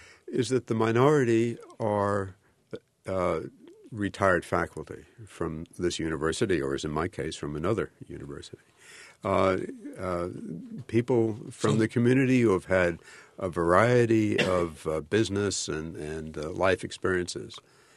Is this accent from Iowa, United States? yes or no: no; New Jersey, United States; accent: New Jersey; it couldn't have been my New Jersey accent either.